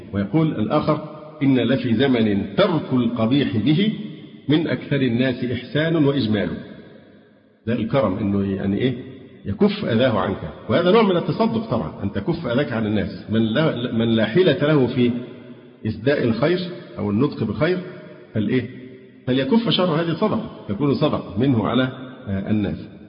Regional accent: Alexandria, Alexandria Governorate, Egypt; انا اسكندراني وفي الدعوه السلفيه من حوالي 35 سنه

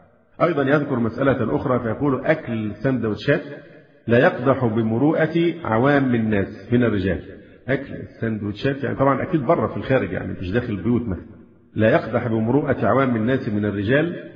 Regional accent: Alexandria, Alexandria Governorate, Egypt; ظهرت الآن مثلا عندنا في الإسكندرية

